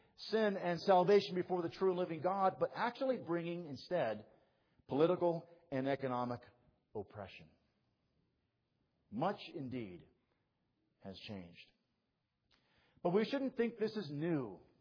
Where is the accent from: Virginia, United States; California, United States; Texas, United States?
California, United States; San Jose; I grew up in San Jose, California. And when I grew up, San Jose was really known for nothing more than plums and apricots, peaches and strawberries.